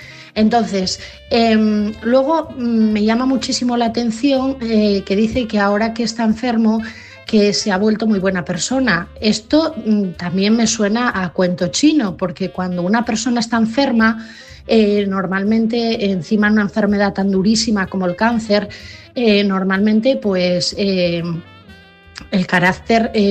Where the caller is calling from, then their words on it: Asturias, Spain; de Asturias